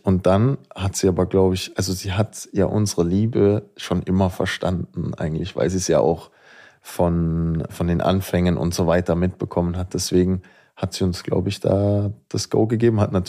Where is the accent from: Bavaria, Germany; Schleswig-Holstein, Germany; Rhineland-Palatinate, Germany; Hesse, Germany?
Bavaria, Germany; Ja, bei uns in Bayern.